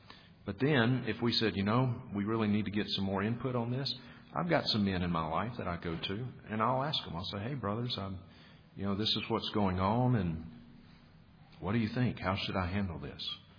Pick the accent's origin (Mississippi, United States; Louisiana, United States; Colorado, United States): Mississippi, United States; Vicksburg; now in Montana, United States; I grew up with Chad in Vicksburg, Mississippi.